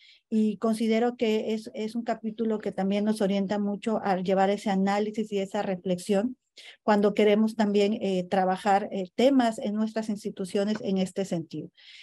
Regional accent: Mexico; como mexicanas del futuro

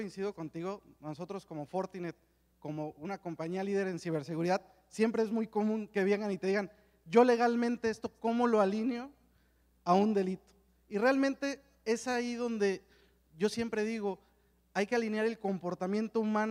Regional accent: Mexico; la ley que nos rige a todos como mexicanos

